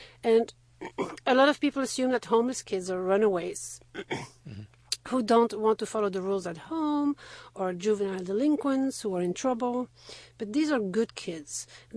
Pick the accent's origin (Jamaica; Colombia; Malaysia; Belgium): Belgium; moved away as an adult; now in Houston, United States; I was born and raised in Belgium.